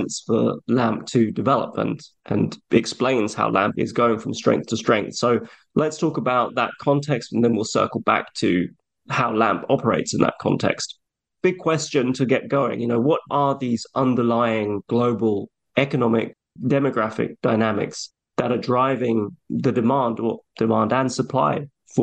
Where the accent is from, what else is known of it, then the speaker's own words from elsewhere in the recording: United Kingdom; I, as a Brit